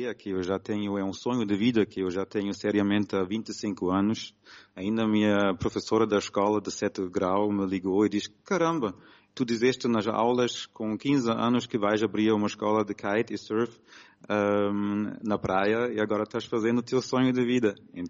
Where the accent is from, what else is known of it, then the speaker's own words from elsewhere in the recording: Aveiro, Portugal; also born or lived in Germany; Eu morei 8 anos quando estava miúdo em Portugal, assim sempre senti muito português. E assim que meu pai estava aqui na zona de Aveiro, morando em Fermentelos, mais que 20 anos, eu me sinto muito em casa nessa zona.